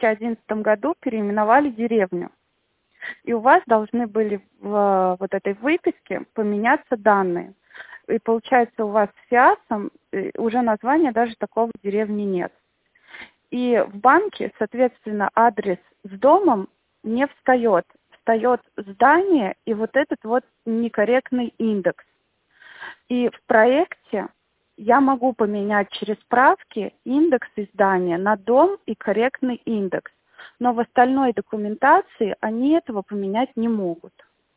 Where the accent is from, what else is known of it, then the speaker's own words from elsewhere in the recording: Tver, Tver Oblast, Russia; Мы вообще из Твери.